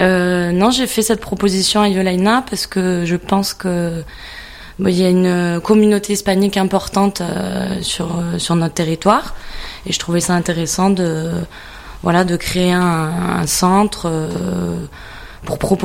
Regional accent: Forcalquier, Provence-Alpes-Côte d'Azur, France; Oui, moi je suis originaire de Forcalquier.

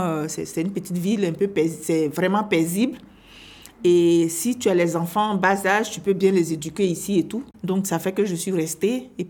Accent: Côte d’Ivoire; moved away as an adult; now in Briançon, France; Je suis née le 23-11-1982, je suis ivoirienne. Je suis arrivée en France depuis 5 mai 2017, à Paris et à Briançon depuis 11 décembre 2018.

